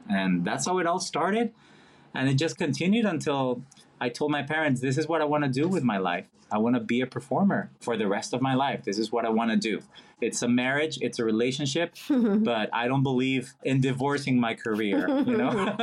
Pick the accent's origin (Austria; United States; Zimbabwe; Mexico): Mexico; English is a second language; Growing up in Mexico